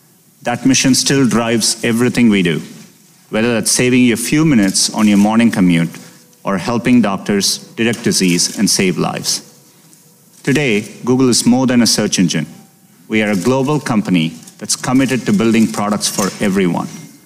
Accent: India; now in United States; It's been 25 years since I made the US my home. Growing up in India, I have distinct memories of when my family got its first phone and its first television.

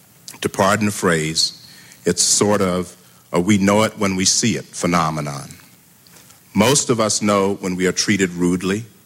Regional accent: the South, United States; Growing up in the South, we were never far removed from prevailing prejudices.

